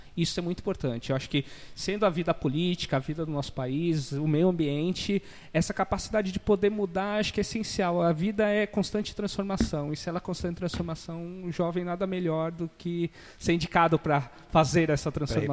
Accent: Santos, São Paulo, Brazil; Bom, sou nascido em Santos e vivi minha vida toda aqui no litoral de São Paulo.

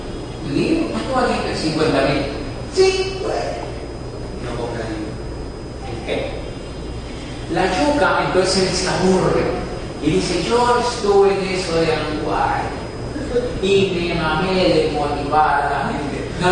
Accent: Colombia; Somos colombianos, no somos buenos.

